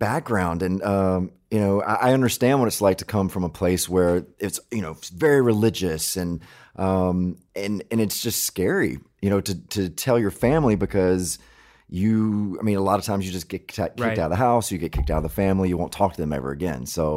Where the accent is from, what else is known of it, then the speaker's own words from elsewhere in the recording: Mississippi, United States; You know, I grew up in Mississippi, so you know, we're all brainwashed into thinking weird things.